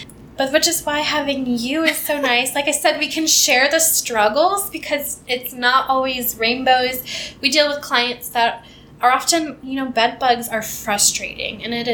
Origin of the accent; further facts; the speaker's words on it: Papillion, Nebraska, United States; But yeah, so I grew up in Papillion.